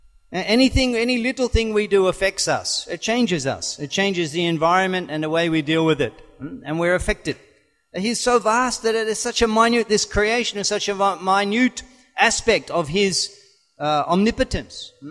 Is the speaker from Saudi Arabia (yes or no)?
no; Australia; born there; I was born in Australia. There's only 20 million people in the whole of the country.